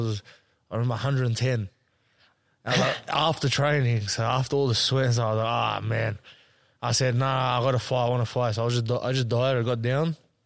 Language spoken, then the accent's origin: English; England, United Kingdom; I'm still from England.